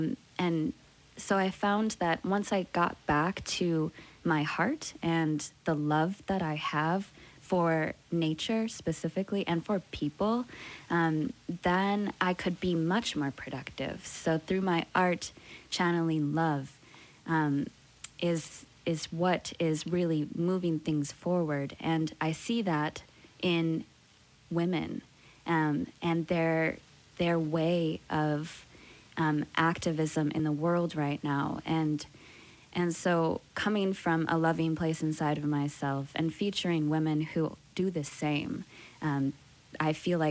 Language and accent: English; Wisconsin, United States; growing up in Wisconsin, first of all, that instilled such a love of nature in me.